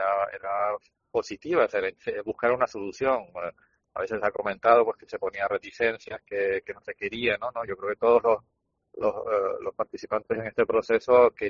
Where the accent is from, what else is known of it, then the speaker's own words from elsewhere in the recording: Canary Islands, Spain; como tinerfeño